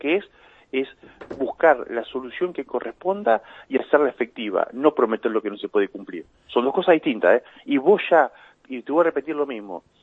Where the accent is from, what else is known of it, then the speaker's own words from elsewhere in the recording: La Plata, Buenos Aires Province, Argentina; y vos también sos platense como yo